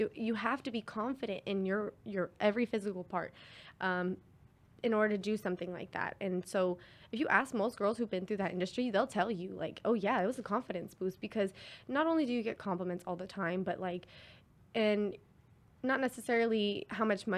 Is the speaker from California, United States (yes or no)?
yes; Dixon, California, United States; No, she lives in Dixon, but that's where my hometown is from.